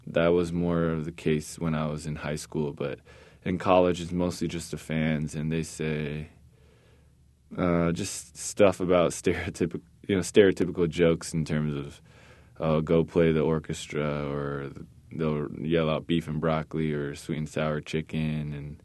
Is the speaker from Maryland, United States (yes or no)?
no; California, United States; my dream after basketball is to be able to go back to my hometown and work for the church that I grew up in, which is the Chinese Church in Christ, located in Mountain View.